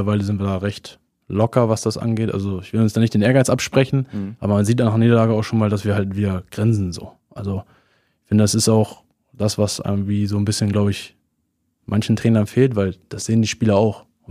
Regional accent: Nienburg, Lower Saxony, Germany; born there; Ja, aber ich bin in Deutschland geboren.

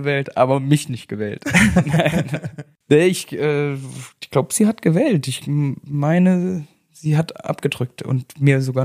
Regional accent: Saarland, Germany; Wäre ich ein Bayer vielleicht, aber so als Saarländer, nee.

